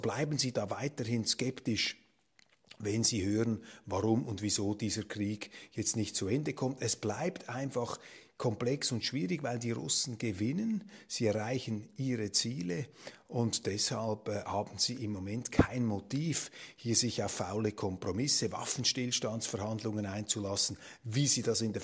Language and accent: German; Switzerland; Und als Schweizer schmerzt einen natürlich etwas die Aussicht, dass eben nicht die Schweiz hier Schauplatz dieser Friedensverhandlungen ist